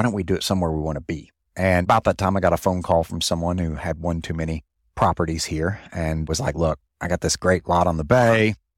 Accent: Coleman, Alabama, United States; I grew up in Coleman, Alabama, which is a small town north of Birmingham, and my parents still live there.

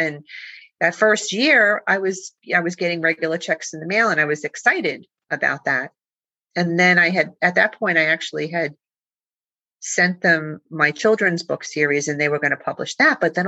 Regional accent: Bronx, New York, United States; now in New Jersey, United States; I was born and raised in the Bronx, Throgs Neck. I'm a Throgs Necker, right by the bridge. I've spent more of my life in New Jersey, though, because we moved here not too long

